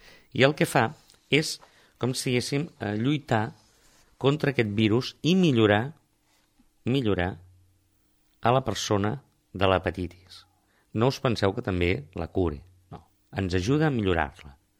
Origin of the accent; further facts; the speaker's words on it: La Torre de l'Espanyol, Catalonia, Spain; sobretot a la zona on sóc jo, estic a prop de Vinebre, jo sóc de la Torre, baixàvem en bicicleta de petits a buscar-les a la vora del riu